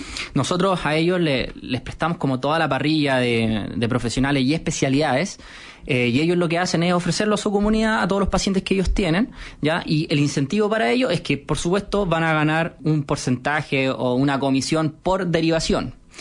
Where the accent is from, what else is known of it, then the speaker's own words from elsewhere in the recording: La Serena, Coquimbo, Chile; also born or lived in Viña del Mar; ambos fuimos criados en región. Él nació en Tocopilla. Yo nací en Viña del Mar y estudiamos el mismo colegio, ¿cierto?, en La Serena.